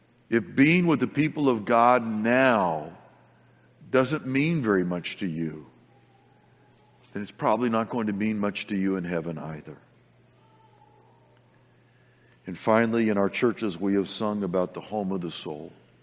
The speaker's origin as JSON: {"language": "English", "region": "California", "country": "United States", "tie": "born or raised there", "said": "And I was thinking about growing up in California where I did."}